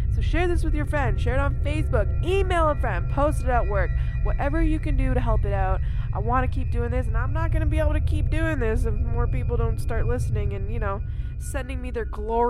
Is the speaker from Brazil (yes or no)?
no; Canada; I'm from Canada, as you know, and you're way over there, which is awesome.